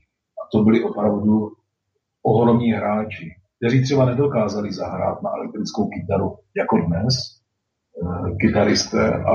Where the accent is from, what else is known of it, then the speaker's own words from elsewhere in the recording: Brno, South Moravian Region, Czechia; now in Mohelno, Czech Republic; No, prakticky narodil jsem se v Brně a celý život mě Brno spojuje, i když teď bydlím na jiném místě mimo Brno. I v Brně mám trvalé bydliště. V podstatě zůstávám neustále spjat se svým rodným městem, ale bydlíme kousek od Brna v takovém městečku, které se jmenuje Mohelno